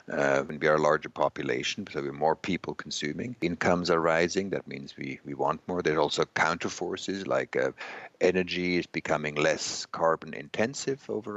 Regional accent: Switzerland; I think CO2 emissions in China per person are now larger than in my home country, Switzerland.

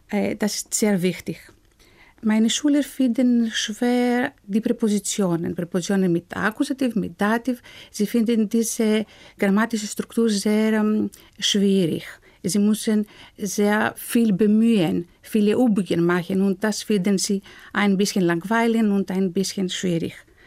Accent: Athens, Attica, Greece; German is a second language

